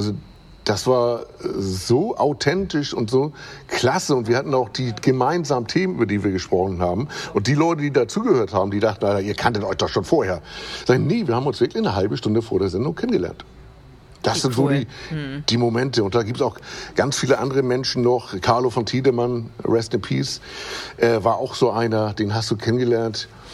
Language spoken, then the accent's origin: German; Hamburg, Germany; Und ich bin in Eimsbüttel aufgewachsen, direkt in der Nähe vom Volksparkstadion.